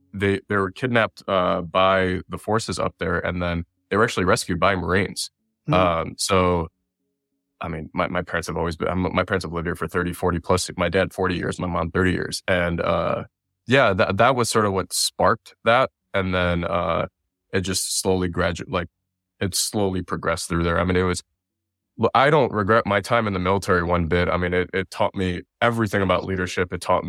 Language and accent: English; Detroit, Michigan, United States; So yeah, my mom, I grew up in Detroit, Michigan.